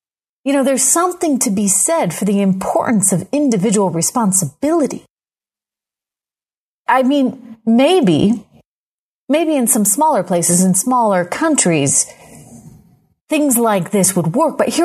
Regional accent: New Hampshire, United States; they may have heard me tell this story of where I grew up in New Hampshire, a nearby family, a neighbor

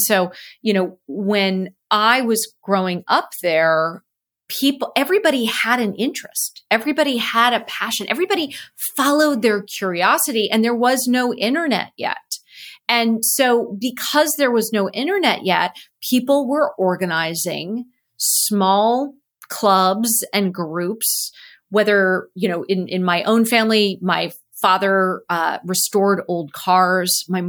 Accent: Cupertino, California, United States; So I grew up in Cupertino. I mean, the thing that's really fun for me is that my grandparents had moved to Cupertino in the 50s to open a nursery when it was all orchards.

